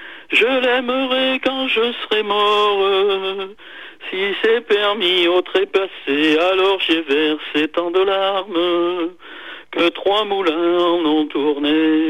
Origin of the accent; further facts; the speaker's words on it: Nouvelle-Aquitaine, France; j'étais du Limousin, moi, tu sais